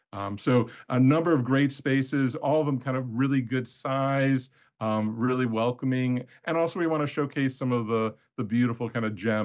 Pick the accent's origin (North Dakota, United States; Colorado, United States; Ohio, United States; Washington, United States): Ohio, United States; Cleveland; I grew up in Cleveland, Ohio.